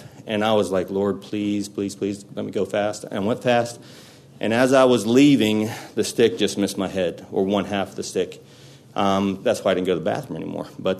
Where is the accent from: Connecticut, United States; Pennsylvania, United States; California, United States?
Pennsylvania, United States; Pittsburgh; I'm from Pittsburgh, Pennsylvania. I'm one of 11 children, all the same marriage